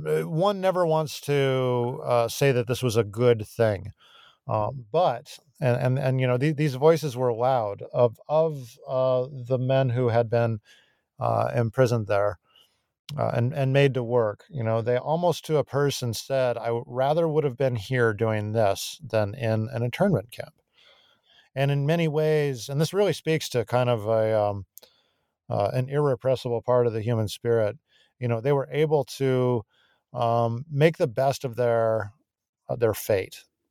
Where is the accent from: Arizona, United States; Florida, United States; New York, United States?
Arizona, United States; Tucson; Outside to the north of my hometown of Tucson, there's a really astonishing mountain range, the Santa Catalinas.